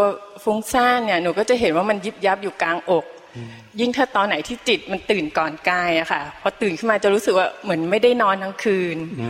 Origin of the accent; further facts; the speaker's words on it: Saraburi, Thailand; บ้านอยู่สระบุรีค่ะ